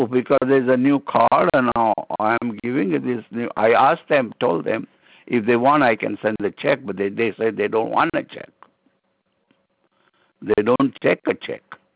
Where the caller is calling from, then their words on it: Maplewood, New Jersey, United States; I'm speaking from Maplewood, New Jersey.